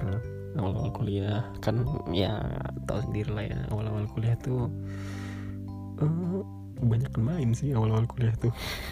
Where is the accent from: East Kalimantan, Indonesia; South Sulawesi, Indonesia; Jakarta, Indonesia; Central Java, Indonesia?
South Sulawesi, Indonesia; Makassar; now in Yogyakarta, Indonesia; Jadi gue itu orang asli Makassar yang pindah ke Jogja soalnya sekeluarga.